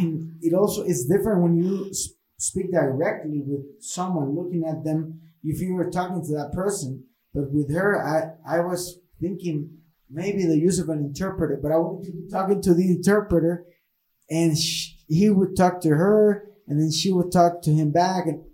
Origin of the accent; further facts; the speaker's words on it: Honduras; But I also, being born and raised in Honduras, we were talking about this with my cousin.